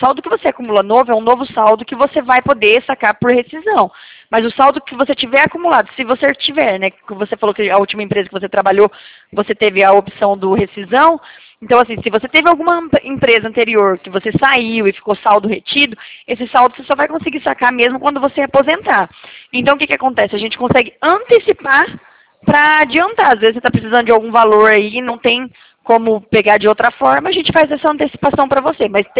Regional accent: Cornélio Procópio, Paraná, Brazil; eu sou de Cornélio Procópio, Paraná, mas eu sou do Paraná, Maringá, Paraná também.

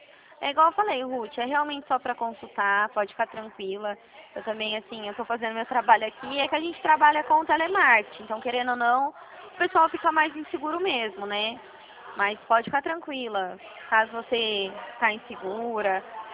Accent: Dracena, São Paulo, Brazil; Eu sou aqui da região de Presidente Prudente. Eu falo da cidade de Dracena.

